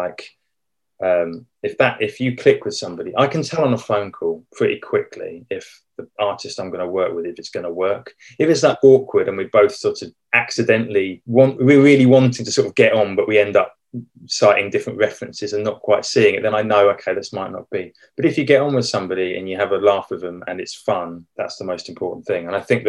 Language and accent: English; Reading, South East England, United Kingdom; Reading, because I grew up near Reading, and Reading was the local one.